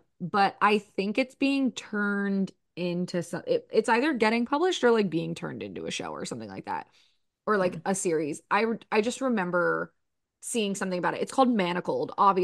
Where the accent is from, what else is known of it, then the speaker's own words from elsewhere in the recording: United States; I literally just looked at the headline because I'm American.